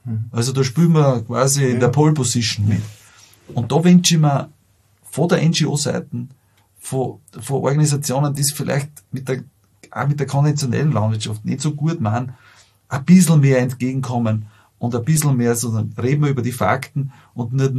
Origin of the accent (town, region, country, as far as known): Lower Austria, Austria